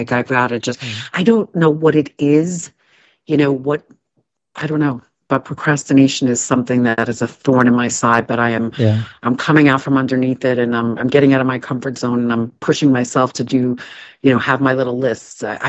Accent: Canada; You always forget that I'm Canadian. Stop insulting us Canadians, would you?

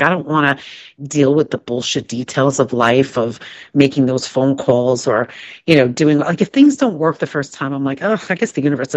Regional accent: Canada; You always forget that I'm Canadian. Stop insulting us Canadians, would you?

